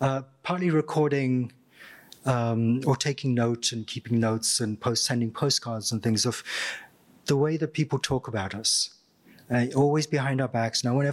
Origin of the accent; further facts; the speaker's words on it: Goa, India; So I'm from Goa, Portuguese colony.